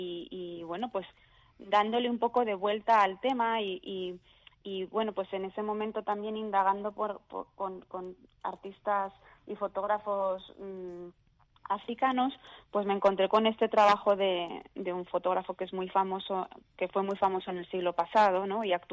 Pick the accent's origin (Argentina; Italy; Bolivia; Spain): Spain